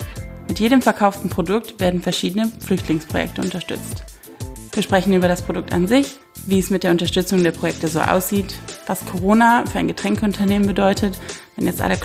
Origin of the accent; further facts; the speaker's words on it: Rhineland, Germany; ich als Rheinländerin